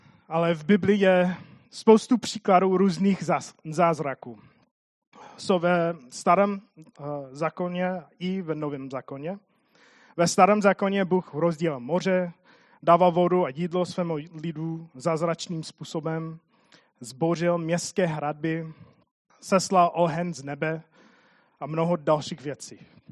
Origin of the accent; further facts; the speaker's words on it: United States; Czech is a second language; now in Czech Republic; nevím, asi většina z vás mě zná, ale já jsem Američan, tak občas mluvím divně